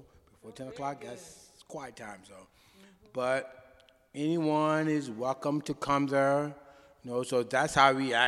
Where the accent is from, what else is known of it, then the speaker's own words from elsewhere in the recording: Arkansas, United States; When I was a kid growing up in Arkansas, I knew everybody in my neighborhood.